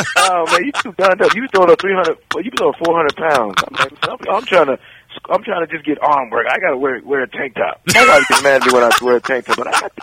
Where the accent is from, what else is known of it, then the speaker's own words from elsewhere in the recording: Denver, Colorado, United States; And I'm from Denver, Colorado.